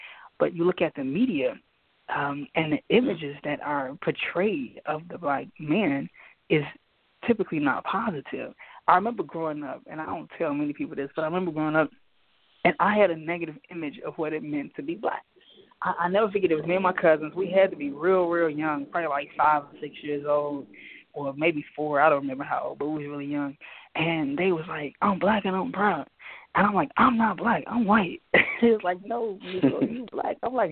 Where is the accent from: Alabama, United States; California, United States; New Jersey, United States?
California, United States; Inglewood; because I grew up in Inglewood, In that neighborhood, you know, you're looking at the crackheads, the abandoned buildings.